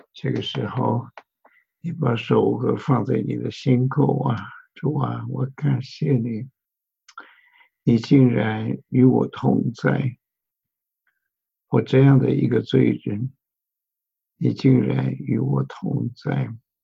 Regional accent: China; 还有三天呢，我们中国人叫过年了，所以要跟你们说新年快乐，或者是春节快乐。

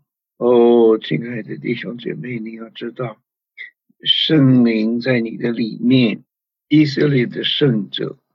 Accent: China; 如同我们中国人呢，对于啊中国的这些思想家、儒家的这些思想学者尊敬一样

